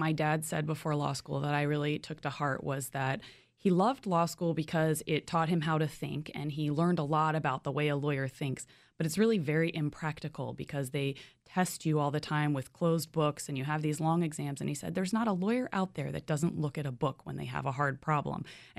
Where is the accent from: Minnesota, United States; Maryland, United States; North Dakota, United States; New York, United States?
Maryland, United States; University Park; So I grew up in University Park, Maryland, actually inside the Beltway, a rare native of this area. I was right near the University of Maryland College Park.